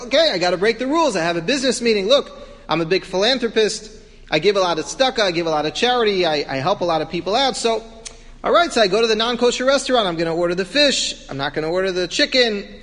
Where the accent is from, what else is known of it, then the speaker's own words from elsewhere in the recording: United States; I'm an American, I have privileges, I have rights like every other member of this country.